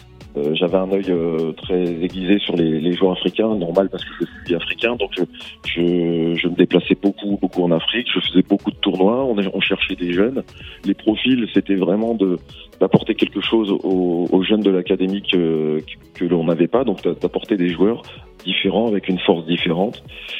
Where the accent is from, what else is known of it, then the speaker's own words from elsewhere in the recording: Tours, Centre-Val de Loire, France; Tours, parce qu'on est originaire de Tours. J'ai commencé à Tours